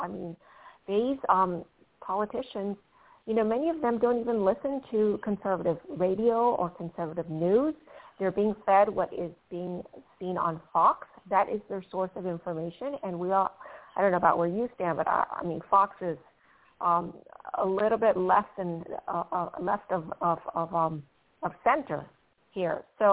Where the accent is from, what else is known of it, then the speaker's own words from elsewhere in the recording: Venezuela; also born or lived in Panama; now in United States; I am from the Banana Republics. I was born in Panama and I was raised in Venezuela.